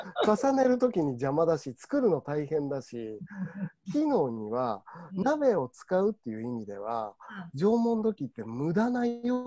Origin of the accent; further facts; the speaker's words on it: Tokamachi, Niigata, Japan; あれはね僕の生まれ故郷の十日町っていうところで出てて